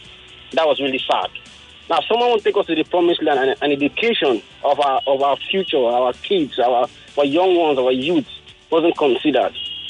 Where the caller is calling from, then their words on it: Maryland, United States; I'm calling from Maryland.